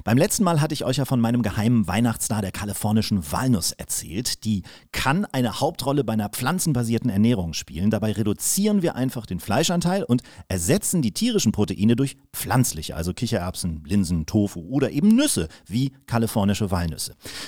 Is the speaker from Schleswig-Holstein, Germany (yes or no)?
yes; Kiel, Schleswig-Holstein, Germany; hat übrigens in meiner Heimatstadt studiert, in Kiel